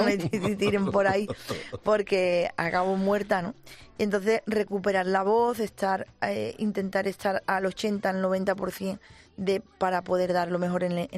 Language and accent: Spanish; Andalusia, Spain; verdad que en Andalucía tenemos todos mucha costumbre de, además de celebrar todo